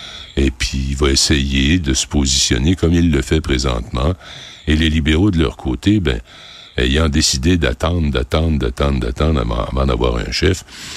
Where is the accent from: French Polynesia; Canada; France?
Canada; Rimouski, Quebec; quand j'ai grandi à Rimouski, pour des raisons géographiques, essentiellement, on n'avait aucune radio anglophone.